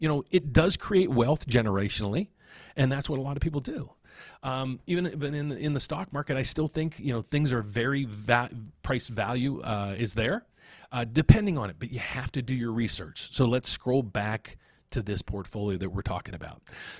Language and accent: English; Pittsburgh, Pennsylvania, United States; I grew up in right outside of Pittsburgh, and it was the steel mill towns when I grew up in the 70s.